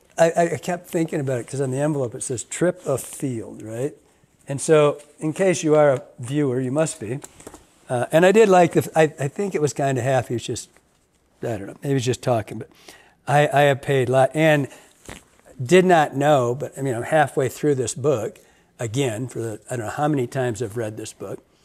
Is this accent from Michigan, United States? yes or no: yes; Michigan, United States; because I'm from Michigan, and the Stack Blonde is tied on a keel hook, which was invented there, and in Traverse City